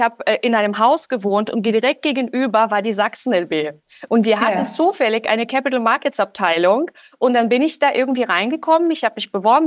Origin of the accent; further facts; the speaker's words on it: Russia; also born or lived in Czechoslovakia; Also ich komme ja aus super einfachen Verhältnissen. Ich bin in der Tschechoslowakei geboren, in Russland aufgewachsen